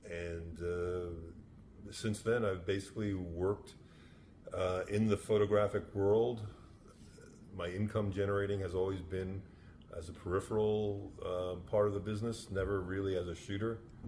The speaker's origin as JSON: {"language": "English", "town": "New York City", "region": "New York", "country": "United States", "tie": "born or raised there", "said": "I grew up in New York City, so, you know, that's one of the predominant, you know, biographical notes in my life."}